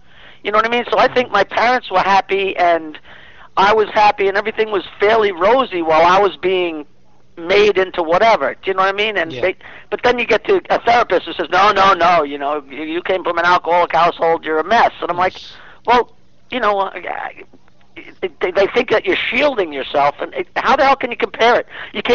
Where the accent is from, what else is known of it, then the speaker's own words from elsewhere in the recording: Long Island, New York, United States; To make it quick as possible, I was born in 1948 on Long Island, and my father and his brother married two sisters, and my father inherited the house.